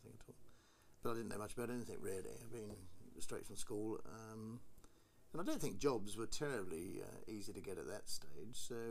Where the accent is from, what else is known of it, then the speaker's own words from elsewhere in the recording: West Ham, London, United Kingdom; born there; also born or lived in Uxbridge; I was born in West Ham in 1937.